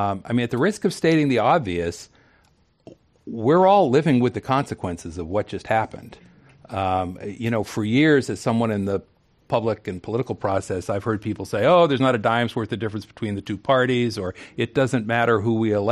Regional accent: California, United States; as a Californian and as a Bay Area or Silicon Valley resident.

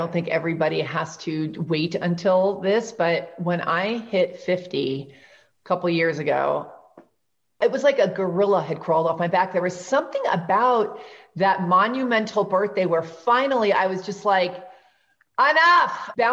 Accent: New York, United States; I'm from New York. I'm impatient.

